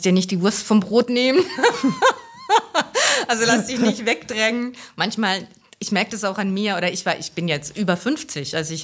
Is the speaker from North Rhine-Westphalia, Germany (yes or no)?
no; Hesse, Germany; Ich kann meinen Dialekt einfach nicht versprechen. Ich bin hier auch Odenwälder Kind.